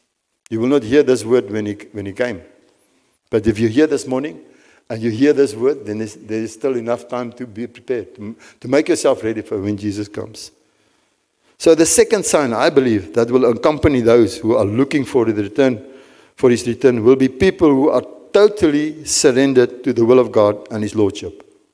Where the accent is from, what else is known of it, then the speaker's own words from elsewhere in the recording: Free State, South Africa; first language Afrikaans; I was Afrikaans farmer, man. I come from the Free State.